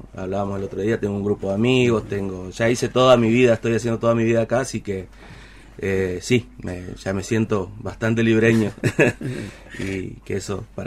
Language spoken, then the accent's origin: Spanish; Villaguay, Entre Ríos, Argentina; Villa Guay, centro de Entre Ríos.